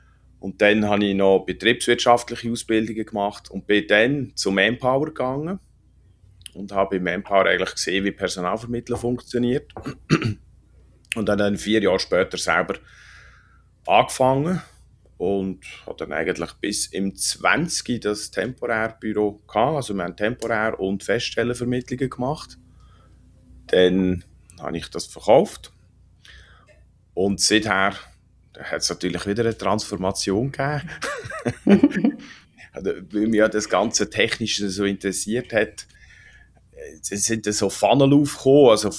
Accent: Zofingen, Aargau, Switzerland; Also ich bin eigentlich da aufgewachsen in der Region Zofingen.

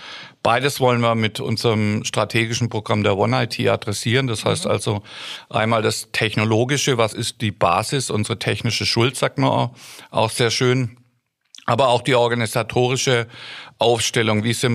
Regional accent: Stuttgart, Baden-Württemberg, Germany; Ich bin ja ursprünglich aus Stuttgart

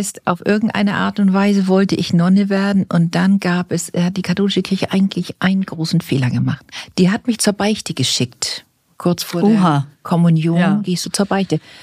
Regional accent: Hamburg, Germany; born there; ich bin in Hamburg geboren, dann so in Rheinbeck. Bei Hamburg bin ich geboren und ich bin auf eine katholische Schule gegangen.

